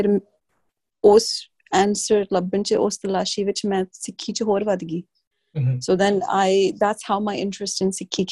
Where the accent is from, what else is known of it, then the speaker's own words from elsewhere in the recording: Quebec, Canada; growing up in Quebec, and I was the only brown girl in my school